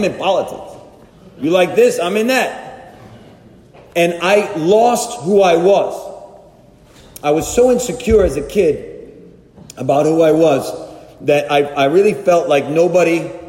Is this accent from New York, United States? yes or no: yes; Long Island, New York, United States; I'm from Long Island, New York.